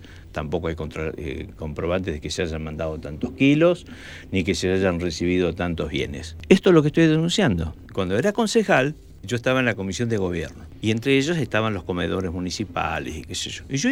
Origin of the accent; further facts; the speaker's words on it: San Martín de los Andes, Neuquén, Argentina; porque soy de San Martín de los Andes